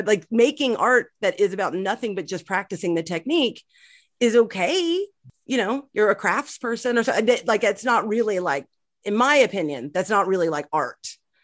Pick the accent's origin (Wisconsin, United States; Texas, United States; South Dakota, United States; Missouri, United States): Texas, United States; Plano; like the district that I grew up in near Dallas